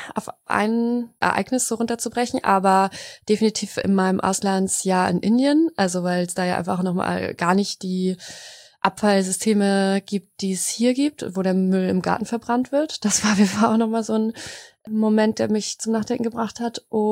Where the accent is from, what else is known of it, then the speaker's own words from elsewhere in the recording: Mecklenburg-Vorpommern, Germany; Seit Sommer 24 jetzt schon und bin dafür wieder in die Heimat zurückgezogen. Ich bin hier in Mecklenburg aufgewachsen und freue mich wieder hier zu sein.